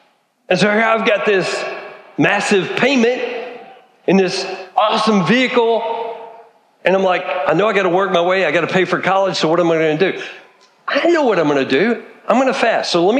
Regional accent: Texas, United States; So here I am. I grew up in Texas. It's summertime. I had gotten my first truck when I was 14 years old.

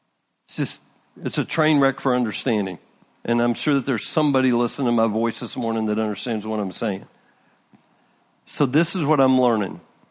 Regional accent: Texas, United States; I'm from Texas, the way that my dad raised me, just our lineage, our background.

